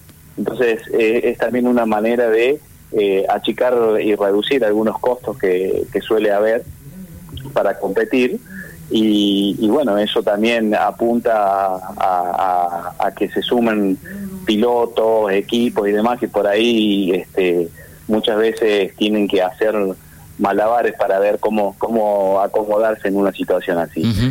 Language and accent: Spanish; Córdoba, Argentina; El rally para mí es una pasión como cordobés.